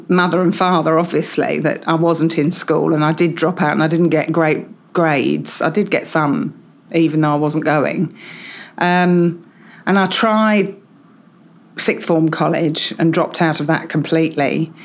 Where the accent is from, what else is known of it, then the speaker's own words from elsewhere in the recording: Nottingham, East Midlands, United Kingdom; accent: Essex accent with a Nottingham timing; also born or lived in Havering; I was born in the London borough of Havering, but that's effectively Essex, and I grew up in Nottingham, so I have this really weird mix. I often say I've got an Essex accent with a Nottingham timing, which is slower